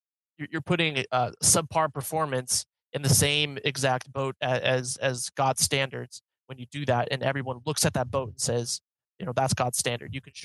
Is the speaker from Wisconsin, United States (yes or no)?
no; Phoenix, Arizona, United States; He planted a church here in my hometown of Phoenix.